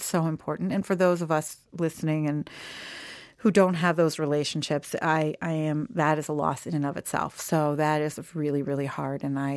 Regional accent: Philadelphia, Pennsylvania, United States; I'm not even from Jersey. I'm from Philly. But I am like total Jersey girl.

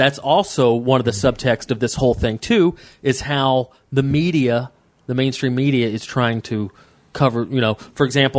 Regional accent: Atlanta, Georgia, United States; 16th and 17th I'll be in my hometown, Atlanta, Georgia, at the Relapse Theater.

